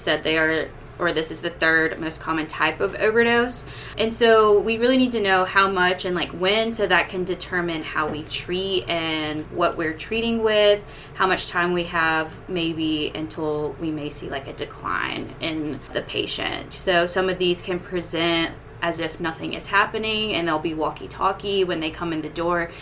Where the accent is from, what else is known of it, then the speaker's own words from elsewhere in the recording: Georgia, United States; now in Louisville, United States; originally born and raised in Georgia, did PGY1 in Augusta, Georgia.